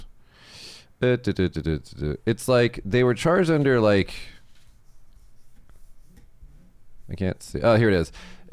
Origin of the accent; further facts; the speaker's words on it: Las Vegas, Nevada, United States; I lived in Las Vegas. That's my hometown. I'm from Las Vegas.